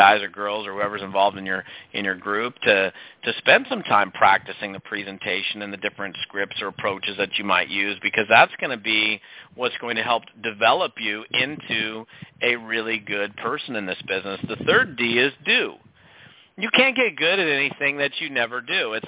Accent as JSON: {"language": "English", "town": "Seattle", "region": "Washington", "country": "United States", "said": "and I'm originally from Seattle"}